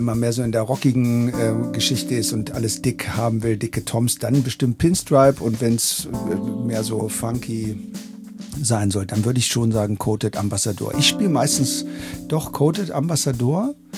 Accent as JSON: {"language": "German", "region": "Berlin", "country": "Germany", "said": "Ich bin aus Berlin"}